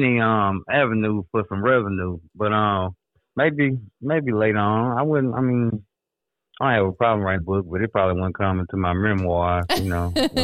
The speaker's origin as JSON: {"language": "English", "region": "Mississippi", "country": "United States", "tie": "born or raised there", "also_born_or_lived": "Illinois", "said": "I'm raised here, but I was born in Illinois, but I moved to Mississippi early in my childhood."}